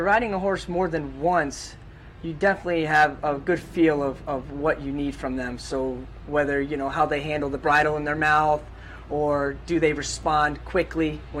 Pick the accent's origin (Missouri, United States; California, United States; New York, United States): New York, United States; Saratoga; I grew up in Saratoga High School, graduated 2011